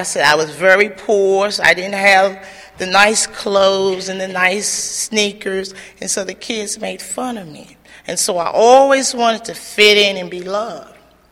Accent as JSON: {"language": "English", "town": "Danville", "region": "Virginia", "country": "United States", "tie": "born or raised there", "said": "So, like I said, I was born and raised in Danville, Virginia, and I am the eighth child."}